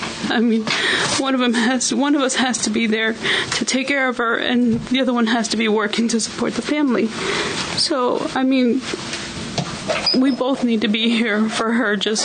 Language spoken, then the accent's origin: English; Wilmington, Delaware, United States; born there; No, I was born in Wilmington, Delaware.